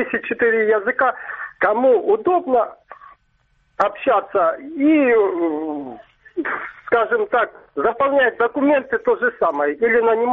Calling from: Myrnohrad, Donetsk Oblast, Ukraine; Мирноград, Донецкая область

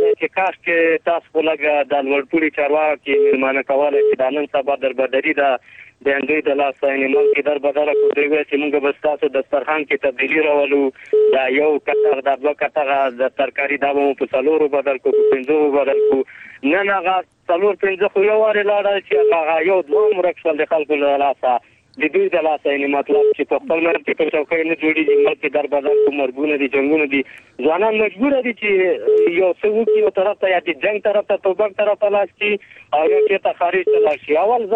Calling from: Paktia, Afghanistan; پکتیا ولایتنا

